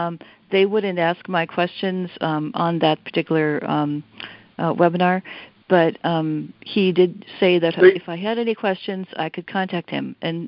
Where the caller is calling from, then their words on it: Grand Portage, Minnesota, United States; I'm calling from Grand Portage.